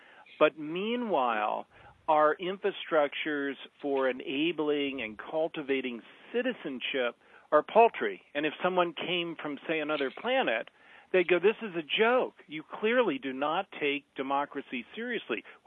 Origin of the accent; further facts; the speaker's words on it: Washington, District of Columbia, United States; Well, I'm from the Washington area